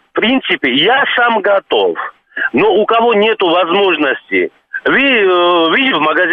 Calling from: Moscow, Russia; Я из Москвы вас беспокою

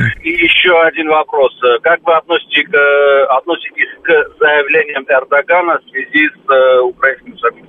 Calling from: Moscow, Russia; Я из Москвы

